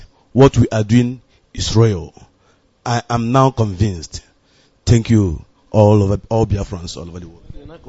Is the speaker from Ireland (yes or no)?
no; Imo, Nigeria; I hail from Imo State.